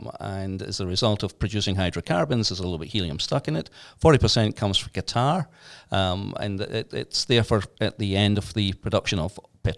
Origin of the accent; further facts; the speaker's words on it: Scotland, United Kingdom; Originally the West Coast, a little place called Comores, which is in Ayrshire in Scotland.